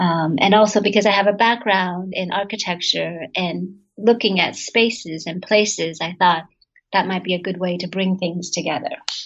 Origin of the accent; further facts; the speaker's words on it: United States; really hyping up the point that I'm Taiwanese American and speak Hokkien and have the same native place in Quanzhou in China.